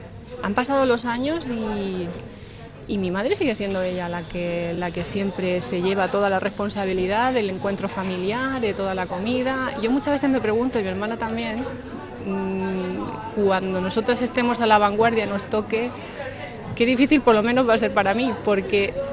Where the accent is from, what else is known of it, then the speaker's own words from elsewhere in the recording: Murcia, Region of Murcia, Spain; yo soy de Murcia, vamos a decirlo